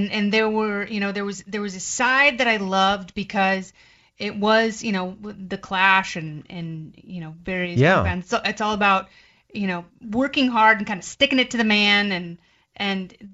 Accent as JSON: {"language": "English", "region": "Oregon", "country": "United States", "tie": "born or raised there", "also_born_or_lived": "Indiana", "moved": "as an adult", "said": "Yes, I was born in Indiana and raised in Oregon."}